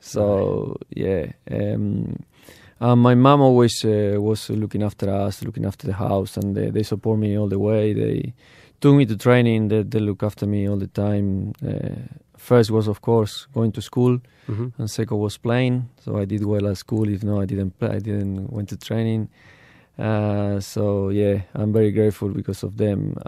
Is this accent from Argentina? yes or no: yes; Argentina; English is a second language; Yes, I grew up in Argentina. I started playing football when I was 4 years old.